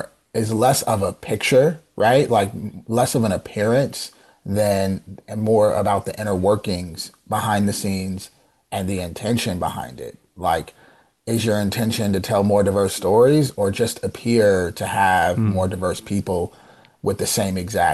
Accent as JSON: {"language": "English", "country": "Germany", "tie": "born or raised there", "said": "I grew up in Germany, right?"}